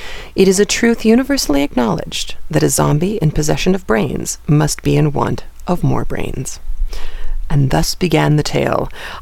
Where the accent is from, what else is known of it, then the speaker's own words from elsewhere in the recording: Tucson, Arizona, United States; because usually in Tucson, I drive. It's my hometown, and I know my way around even now a little bit better than my husband does